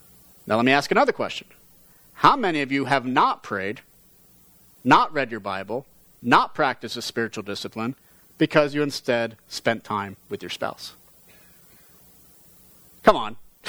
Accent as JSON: {"language": "English", "region": "New Jersey", "country": "United States", "said": "Most know that I come from New Jersey. I don't want to hear any groans. It is there where my family resides."}